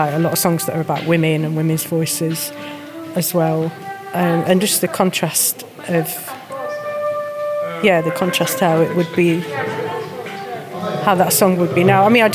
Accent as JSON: {"language": "English", "town": "Nottingham", "region": "East Midlands", "country": "United Kingdom", "said": "I'm from Nottingham, and I am a folk singer and an artist."}